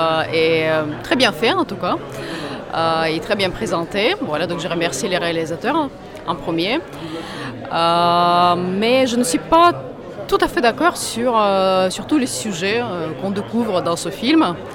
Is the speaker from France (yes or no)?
no; Dnipro, Dnipropetrovsk Oblast, Ukraine; first language Russian; French is a second language; Alors de la région de Dniepr, la ville de Dniepr. Voilà, la langue russe, c'est ma langue maternelle, qui est très sacrée pour moi, effectivement.